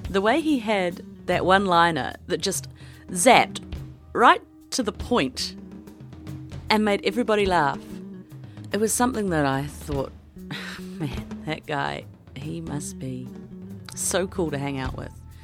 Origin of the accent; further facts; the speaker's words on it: Paparangi, Wellington, New Zealand; I'm from Paparangi, Wellington.